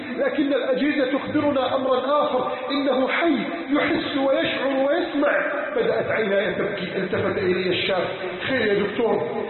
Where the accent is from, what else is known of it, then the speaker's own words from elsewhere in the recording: Egypt; اللهم احفظ بلدنا مصر